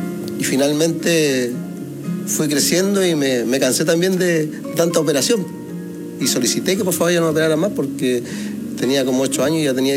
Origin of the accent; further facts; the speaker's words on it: Talca, Maule, Chile; born there; yo nací en 1980 en la ciudad de Talca.